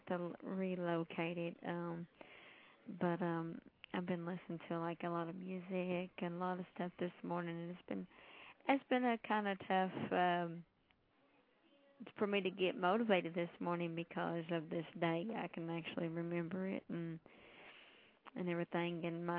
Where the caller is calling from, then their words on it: Kentucky, United States; I'm calling from Kentucky.